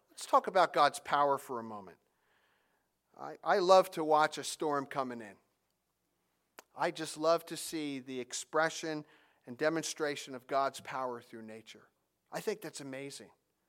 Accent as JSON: {"language": "English", "region": "New Jersey", "country": "United States", "tie": "born or raised there", "said": "Growing up in North Jersey, I sort of date myself, but I remember Reverend Ike with his flashy cars and diamond rings."}